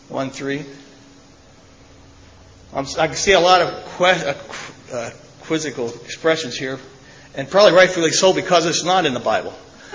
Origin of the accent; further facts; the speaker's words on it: Indiana, United States; by the way, I'm from Indiana, so that's another one.